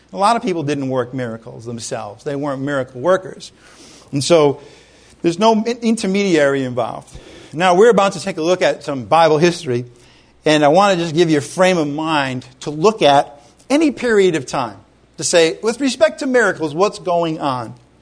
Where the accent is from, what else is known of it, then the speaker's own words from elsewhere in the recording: Rhode Island, United States; I grew up in Rhode Island. I'd look out and I'd look at the ocean